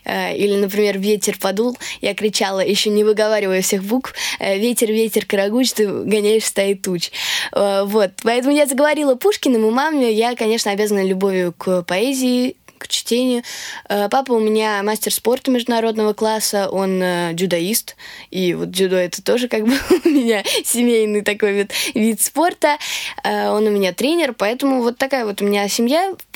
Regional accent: Moscow, Russia; Я родилась и живу в Москве. И моя бабушка француженка

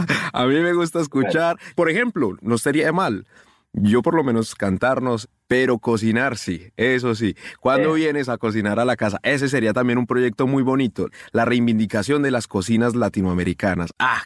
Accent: Colombia; Por lo menos yo lo digo como colombiano

